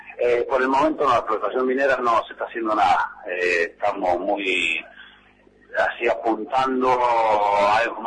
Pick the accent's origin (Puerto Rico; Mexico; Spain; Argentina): Argentina; Tupungato, Mendoza; yo vengo de Tupungato, hace ya 20 años que me vine